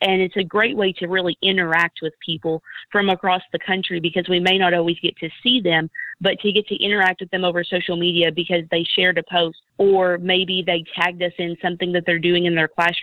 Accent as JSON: {"language": "English", "town": "Jonesboro", "region": "Arkansas", "country": "United States", "tie": "born or raised there", "said": "I went to high school at Nettleton High School, which is in Jonesboro, Arkansas."}